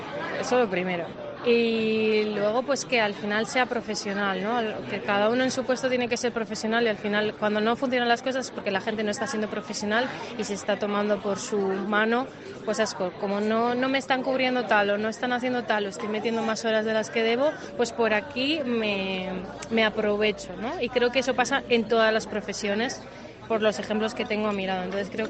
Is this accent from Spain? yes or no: yes; San Sebastián, Basque Country, Spain; yo soy de Donosti.